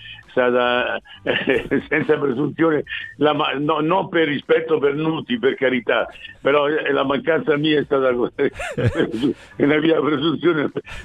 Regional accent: Rome, Lazio, Italy; Io sono romano, nato a Roma

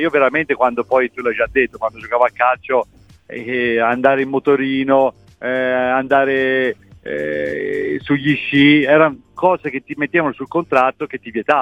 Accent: Sicily, Italy; born there; Noi siamo nati in Sicilia, quindi sì. siamo più dal mare che da montagna.

